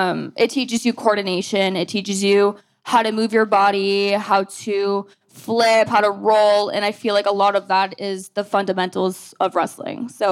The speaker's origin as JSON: {"language": "English", "town": "Prior Lake", "region": "Minnesota", "country": "United States", "said": "So I'm originally from Prior Lake, Minnesota, which is like 20 minutes south of Minneapolis."}